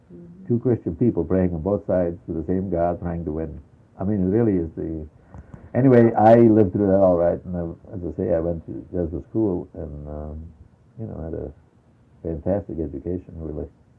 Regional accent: Belgium; I grew up in Belgium. 13 years old when the war started.

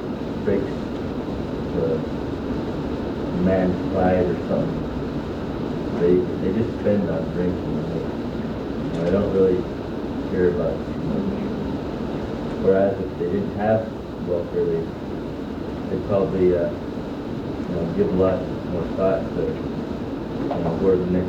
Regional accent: Bethel, Alaska, United States; From Bethel.

